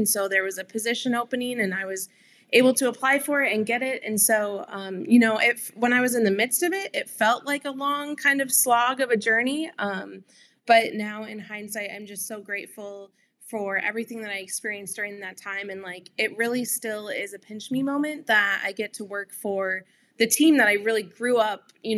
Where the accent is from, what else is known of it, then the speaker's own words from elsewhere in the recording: Minnesota, United States; for me, born and raised in Minnesota, grew up loving Minnesota sports.